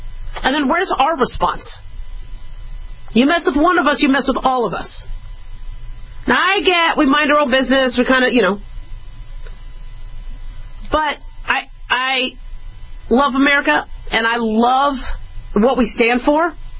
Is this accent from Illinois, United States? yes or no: no; Nevada, United States; I love, you know, saying, you know, I'm from Nevada, and that meaning something. I love saying I'm American, and that means something.